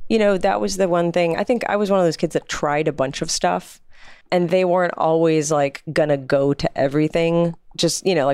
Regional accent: Austin, Texas, United States; And although I grew up in Austin, I really didn't grow up being part of the music scene until I was of age and in college

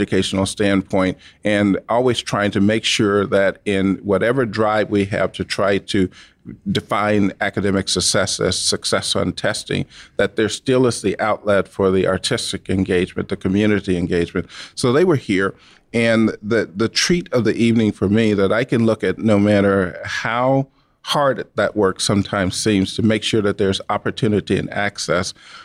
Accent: Mississippi, United States; growing up in Mississippi and seeing and being there, when I started learning to make music was the same year that schools integrated in my community.

